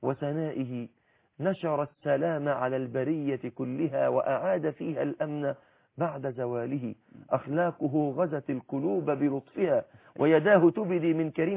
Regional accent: Egypt

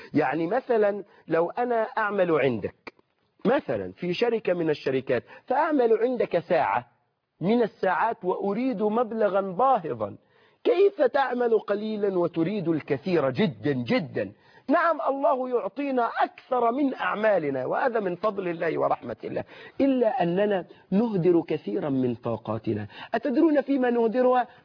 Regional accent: Egypt; يعني عندنا في مصر، عندنا في مصر، انظر إلى نصارى مصر

